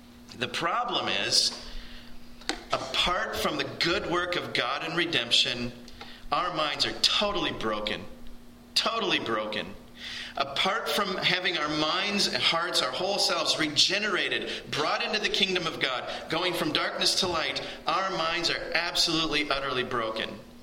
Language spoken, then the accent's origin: English; United States; I don't know if these are just because I'm American, but these are the things that come to mind.